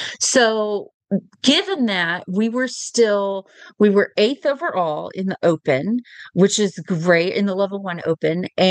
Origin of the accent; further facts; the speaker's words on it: Kemp, Texas, United States; from Kemp, Texas